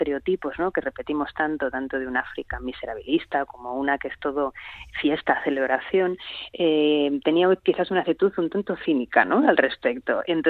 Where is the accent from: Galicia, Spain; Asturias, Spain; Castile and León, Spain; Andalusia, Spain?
Galicia, Spain; Yo soy de Galicia, a la que yo viví creciendo allá, ¿no?